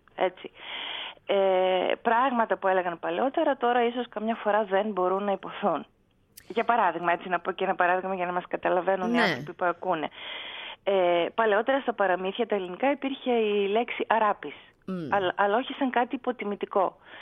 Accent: Karditsa, Thessaly, Greece; γιατί κατάγομαι από την Καρδίτσα, από τη Θεσσαλία

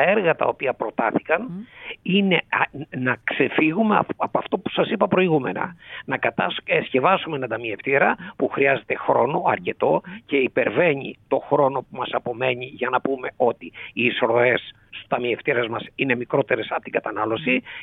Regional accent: Mani, Peloponnese, Greece; Τελείως διαφορετική από την ιδιαίτερη πατρίδα μου τη Μάνη

